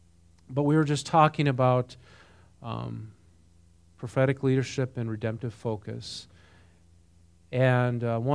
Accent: North Dakota, United States; I grew up in North Dakota, but, you know, it was primarily white up there when I grew up.

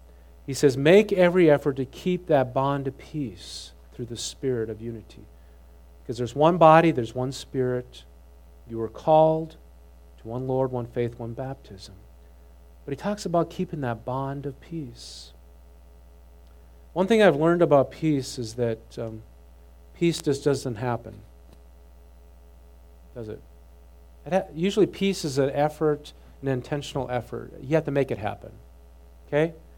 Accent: the North, United States; Okay, I grew up in the North. Well, you know, I didn't witness any of that.

